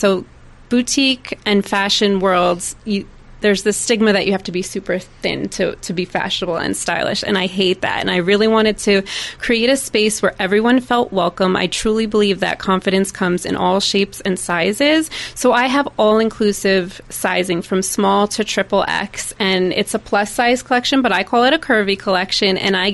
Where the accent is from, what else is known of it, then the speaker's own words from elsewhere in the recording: New York, United States; because I grew up in the Hudson Valley and I live in the Hudson Valley.